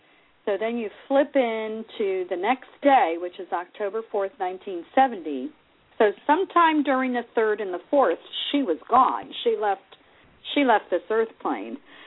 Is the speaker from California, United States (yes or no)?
no; Clearwater, Florida, United States; who actually spent time living in my hometown of Clearwater, Florida.